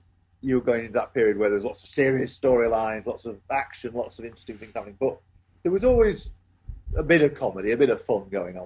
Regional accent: Yorkshire and the Humber, United Kingdom; I'm a Yorkshireman

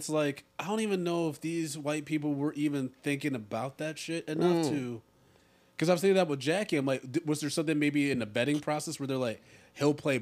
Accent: Michigan, United States; Connecticut and Pennsylvania, those are the only places, and mind you, I grew up in Michigan.

